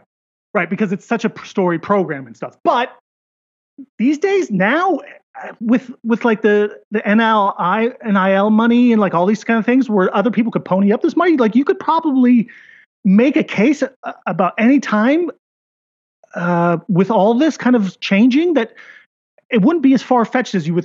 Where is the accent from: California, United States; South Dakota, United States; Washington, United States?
Washington, United States; Seattle; I mean, growing up in Seattle and University of Washington and maybe half my friends that I sort of still know.